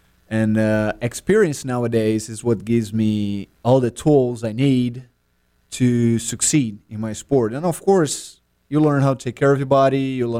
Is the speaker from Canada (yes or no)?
no; Brazil; first language Portuguese; English is a second language; being Brazilian, born and raised in Brazil